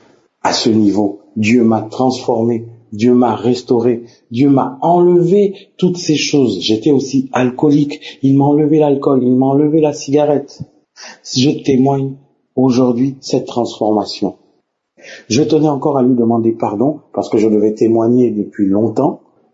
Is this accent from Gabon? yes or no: yes; Gabon; Je suis Gabonais vivant au Gabon